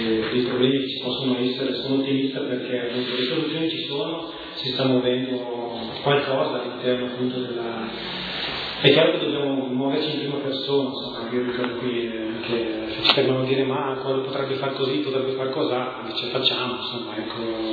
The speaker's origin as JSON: {"language": "Italian", "region": "Lombardy", "country": "Italy", "said": "io sono ateo, quindi però io, il problema non è se uno è ateo o no, il problema per me, io sono figlio, sono lombardo"}